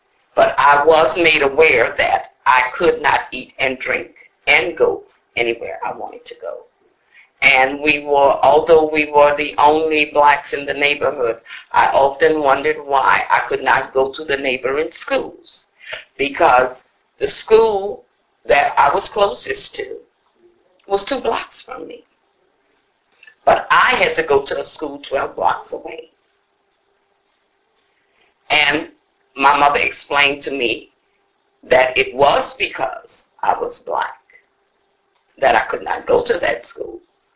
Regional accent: New Orleans, Louisiana, United States; At the time that I grew up in New Orleans, in the beginning, it was highly segregated

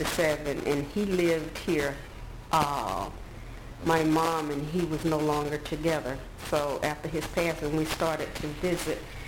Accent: Hatchechubbee, Alabama, United States; The city that I was born in is called Hatchetty, Alabama. We spell it for you, too. And it's spelled Hatchetchubbee.

